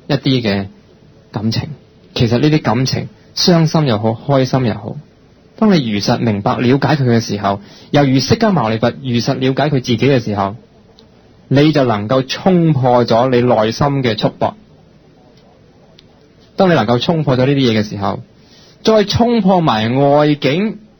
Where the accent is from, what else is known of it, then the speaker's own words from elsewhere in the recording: China; 我下意识执着我系一个中国人